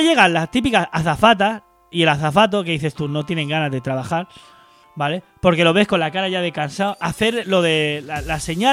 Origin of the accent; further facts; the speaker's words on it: Catalonia, Spain; born there; Yo soy catalán, las cosas como son. Sí. Yo nací en Cataluña, mis hijos son catalanes, sé hablar catalán.